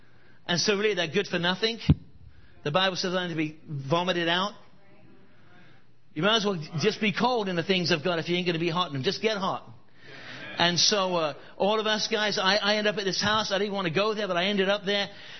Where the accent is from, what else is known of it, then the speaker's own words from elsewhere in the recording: Portland, Oregon, United States; And I'm English. I grew up in the United States, here in the West Coast, in east side of Portland, and grew up there.